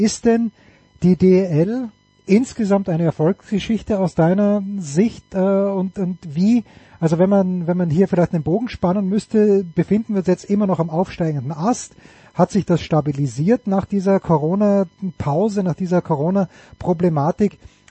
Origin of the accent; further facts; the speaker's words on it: Austria; als Österreicher bin ich natürlich ein gebranntes Kind